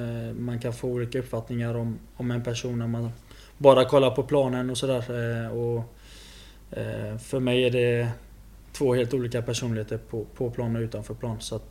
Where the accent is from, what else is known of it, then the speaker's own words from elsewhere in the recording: Sweden; Man är född och uppvuxen i Sverige